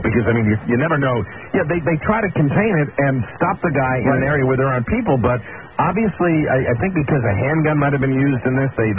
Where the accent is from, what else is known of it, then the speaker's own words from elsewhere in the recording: Connecticut, United States; I'd like to congratulate the UConn Huskies on their big victory from my home state.